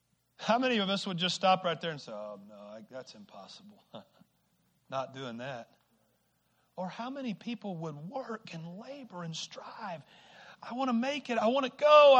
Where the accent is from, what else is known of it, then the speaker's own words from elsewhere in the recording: Bradford, Arkansas, United States; I grew up in Bradford, Arkansas